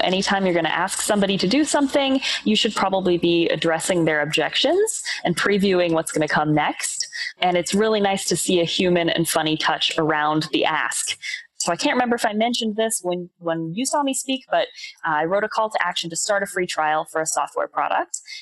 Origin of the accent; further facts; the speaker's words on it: New Orleans, Louisiana, United States; New Orleans.